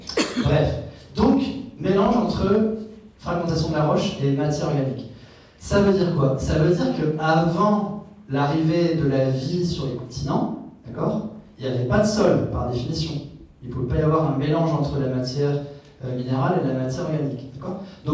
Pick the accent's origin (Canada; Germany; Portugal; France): France; Hauts-de-France; Alors, ça, c'est chez moi. Dans le Pas-de-Calais, là où j'ai grandi